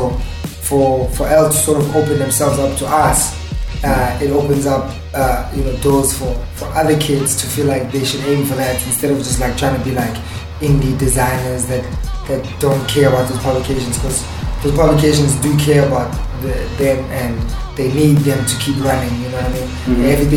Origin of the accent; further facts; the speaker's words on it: Austria; I grew up in Austria.